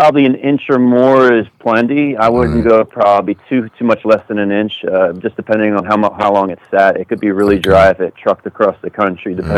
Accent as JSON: {"language": "English", "region": "New Jersey", "country": "United States", "said": "Well, you know, back home, I'm from New Jersey."}